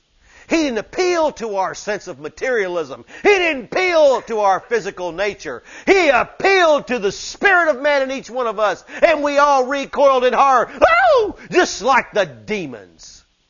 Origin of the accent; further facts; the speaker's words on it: the South, United States; And we're like, oh no, I'm from the South, brother.